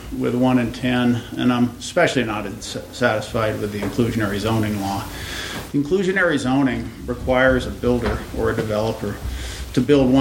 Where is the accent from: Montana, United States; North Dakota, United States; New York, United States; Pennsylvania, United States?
Montana, United States; Bozeman; I'm from Bozeman. And when I moved here, there was 8,000 people in the city